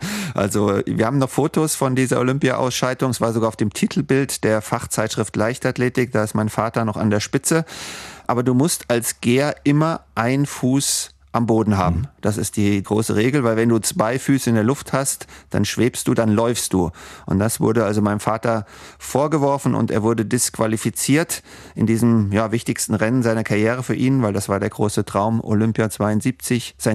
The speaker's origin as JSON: {"language": "German", "town": "Frankfurt", "region": "Hesse", "country": "Germany", "tie": "born or raised there", "said": "außer mit dem Ball zu spielen bei uns in Frankfurt-Schwanheim auf der Wiese."}